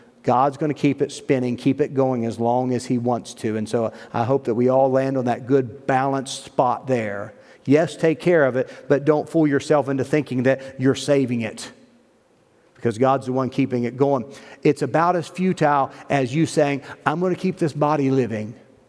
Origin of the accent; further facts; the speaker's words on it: West Virginia, United States; I mean, we're from West Virginia, so a lot of times people just throw their trash out.